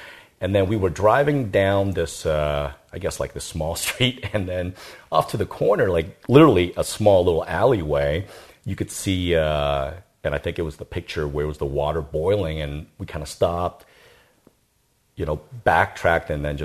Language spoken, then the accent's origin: English; Vietnam; moved away; You guys know that my family and I came from Vietnam. We escaped after the Vietnam War, after Saigon fell to communists